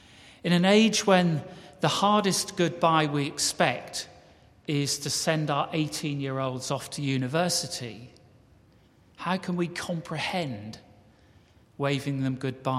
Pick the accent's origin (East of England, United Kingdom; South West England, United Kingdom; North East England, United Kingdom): East of England, United Kingdom; King's Lynn; he served in his 60s as the mayor of King's Lynn, which is my hometown.